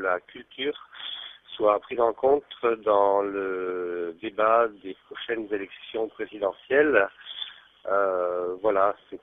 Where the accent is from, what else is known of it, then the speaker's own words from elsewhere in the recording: Bordeaux, Nouvelle-Aquitaine, France; Je viens de Bordeaux